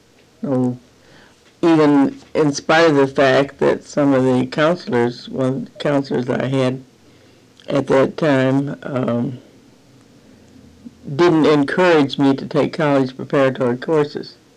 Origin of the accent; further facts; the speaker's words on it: Champaign, Illinois, United States; born there; I was born here in Champaign, November 24th, 1913.